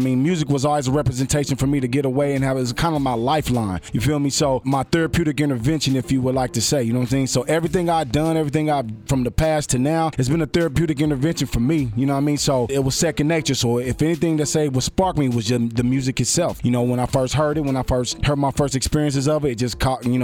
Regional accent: Kansas City, United States; Born and raised, man. I'm from Kansas City. Born and raised. Born bred here.

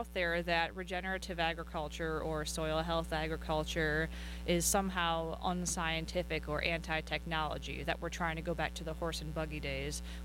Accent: Great Lakes, United States; born there; I was born up in the Great Lakes region.

